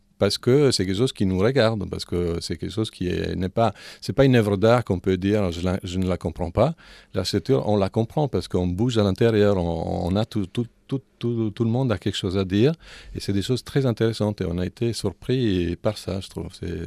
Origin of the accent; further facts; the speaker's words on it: Italy; French is a second language; Moi je suis italien, donc j'ai eu peut-être plus de facilité